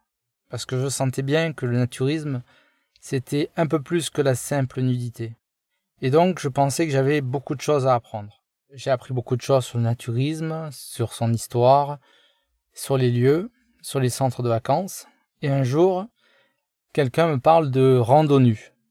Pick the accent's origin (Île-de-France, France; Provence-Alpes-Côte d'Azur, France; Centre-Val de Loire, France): Provence-Alpes-Côte d'Azur, France; Marseille; born there; j'ai 53 ans, je suis né à Marseille